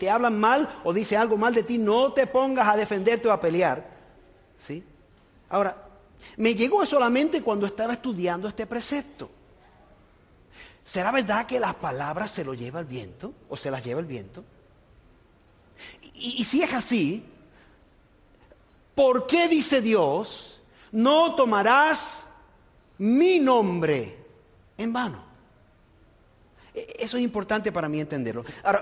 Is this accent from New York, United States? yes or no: yes; New York, United States; yo me crié en Nueva York y allá pues teníamos otro dicho